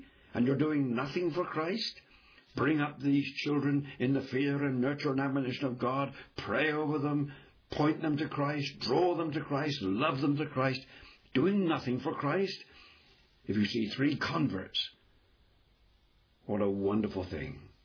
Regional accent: England, United Kingdom; I'm an Englishman.

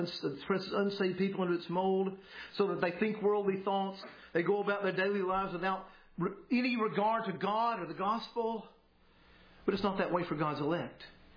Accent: Georgia, United States; Now, my home county up in North Georgia has 3,000 people.

